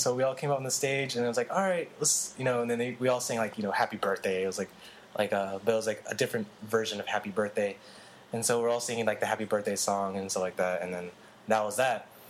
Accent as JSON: {"language": "English", "country": "Philippines", "said": "because my cousin and I, we're Filipino"}